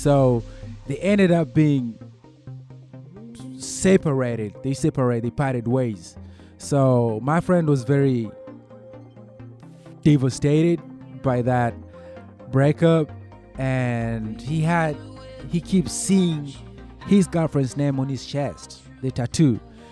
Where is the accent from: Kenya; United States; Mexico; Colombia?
Kenya; I went back to my home country in Kenya